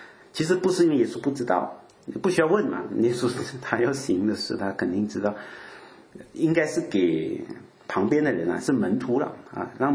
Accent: Malaysia; 我们是马来西亚人啊

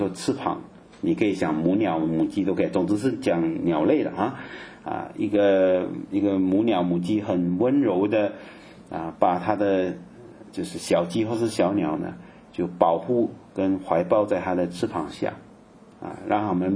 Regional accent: Malaysia; 好像我马来西亚人就很怕

